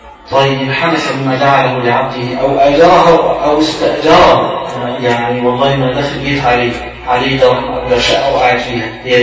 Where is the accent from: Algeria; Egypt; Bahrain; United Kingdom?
Egypt; مش من الغدا عندنا إحنا أو كمصريين الغدا وقت الظهر هو ده الغدا